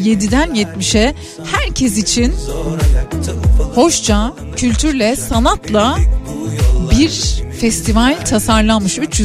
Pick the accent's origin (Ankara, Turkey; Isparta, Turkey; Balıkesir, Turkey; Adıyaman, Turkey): Ankara, Turkey; now in Istanbul, Turkey; Benim canım Ankara'm, doğduğum yer. İnsan doğduğu yerde mi? Olduğu yerde mi? Ama Ankara'nın yeri bir başkadır. Biz İstanbul'da Ankaralılar birbirimizi buluyoruz.